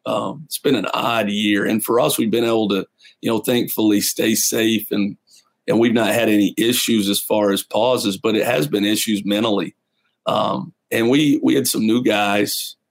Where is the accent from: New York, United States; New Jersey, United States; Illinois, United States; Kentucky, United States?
Kentucky, United States; London; I grew up in London, Kentucky, and went to school at Eastern Kentucky, which was 40 minutes up the road.